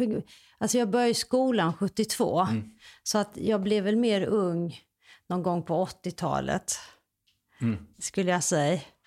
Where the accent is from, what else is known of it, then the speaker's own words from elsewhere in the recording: Limhamn, Skåne, Sweden; Alltså jag flyttade ju från Limhamn sen när jag var typ 20. Sen bodde jag in i stan på lite olika ställen.